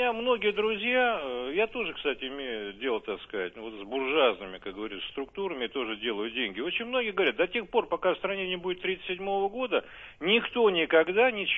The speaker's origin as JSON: {"language": "Russian", "region": "Moscow", "country": "Russia", "tie": "born or raised there", "said": "Знаете, я коренной москвич, у меня здесь и бабушки жили, и дедушки, и прадедушки."}